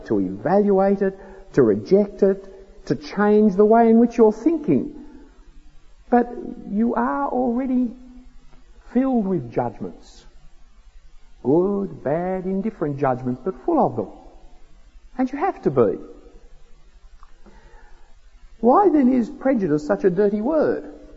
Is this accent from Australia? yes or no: yes; Australia; But just because I am an Australian doesn't mean that I wear a hat with corks dangling around the edges.